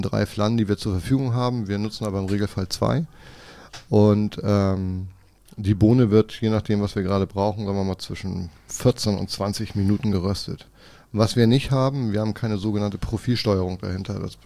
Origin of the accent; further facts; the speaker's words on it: Kiel, Schleswig-Holstein, Germany; Bin tatsächlich gebürtiger Kieler und wohne auch noch im Umkreis von Kiel.